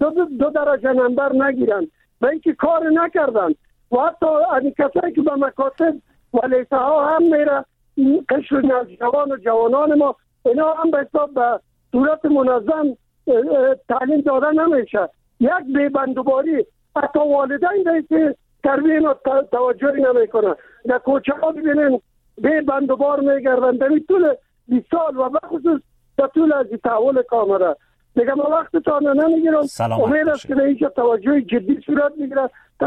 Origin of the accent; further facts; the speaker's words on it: Kabul, Afghanistan; من خودم از کابل هستم